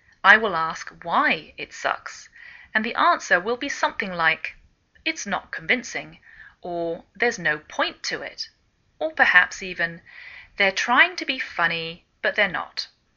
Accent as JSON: {"language": "English", "region": "England", "country": "United Kingdom", "said": "I'm English, and I bring you A Cup of English a few times during the week."}